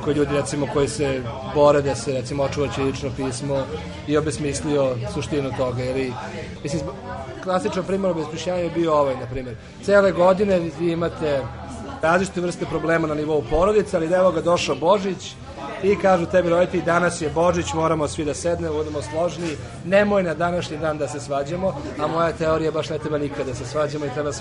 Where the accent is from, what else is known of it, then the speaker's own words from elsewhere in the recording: Serbia; born there; ja sam Srbin koji je rođen u Srbiji, piše srpski jezik, piše tako, učam da piše ćirilicom